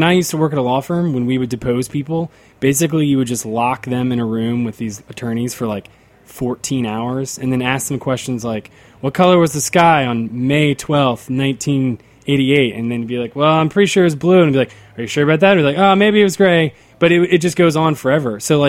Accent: the South, United States; it's because I'm from the South, and my grandmother is, I think I can say this, my grandmother's pretty racist.

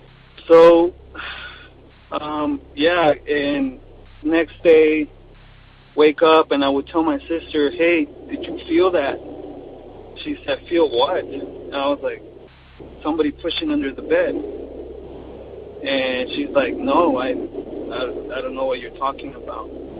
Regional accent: Corona, California, United States; also born or lived in El Salvador; I'm from Corona, California. And when I was little, I used to live in El Salvador with my grandparents because my parents couldn't support me here in the United States.

